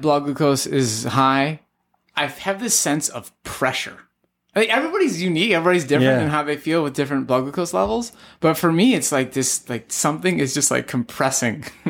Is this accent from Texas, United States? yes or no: no; St. Cloud, Minnesota, United States; Okay, so I grew up in St. Cloud, Minnesota, and I have two older brothers.